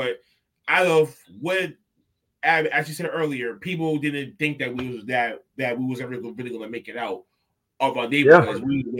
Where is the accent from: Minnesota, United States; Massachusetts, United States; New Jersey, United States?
Massachusetts, United States; Boston; because I'm from South Boston. I grew up in Southie and you grew up in East.